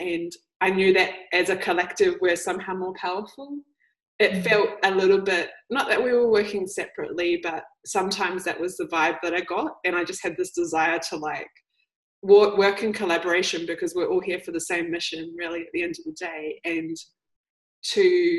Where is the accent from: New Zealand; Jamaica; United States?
New Zealand; Hawke's Bay; Ko take te mito ko wakatapu, ko momo kai toko maunga, ko nuhaka menga mohaka oku awa, ko Ngāti Kahungungu, Ngāti Rongomai Wahine, Ngāti Pahuera, e rangatane oku iwi.